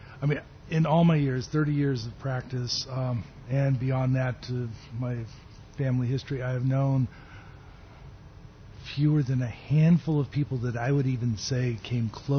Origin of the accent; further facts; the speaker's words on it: Philippines; moved away as an adult; when I came here from the Philippines, I knew two people.